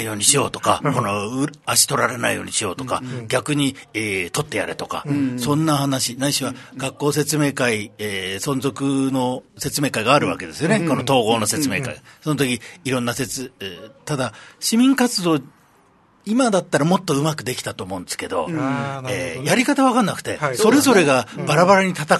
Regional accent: Hokkaido, Japan; born there; now in Okinawa, Japan; 北海道生まれなんですけど、沖縄来て21年目ぐらいですかね。

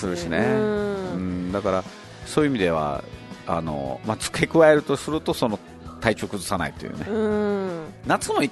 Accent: Okinawa City, Okinawa, Japan; 私は出身沖縄市なんですけども、

